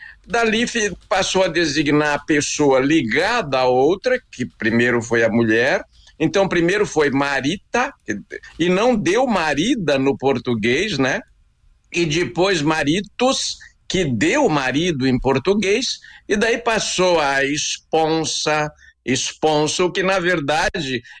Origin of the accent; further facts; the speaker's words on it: Santa Catarina, Brazil; eu sou catarinense